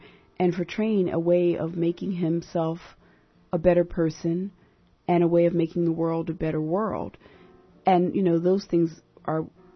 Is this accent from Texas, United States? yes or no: no; Philadelphia, Pennsylvania, United States; I grew up in Philadelphia, where … just reigns, supreme.